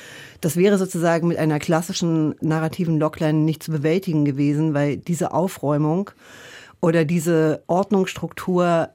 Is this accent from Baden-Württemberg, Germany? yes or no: no; Nordhausen, Thuringia, Germany; Also ich bin aufgewachsen in Nordhausen und Nordhausen liegt direkt, oder das Dora, das ehemalige Lager Dora Mittelbau, liegt direkt neben dem Harz.